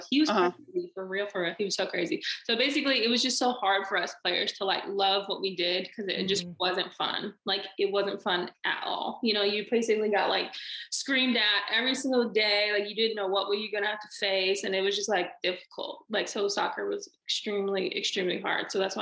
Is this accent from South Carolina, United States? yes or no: no; Palmdale, California, United States; I was in the car because I'm from Palmdale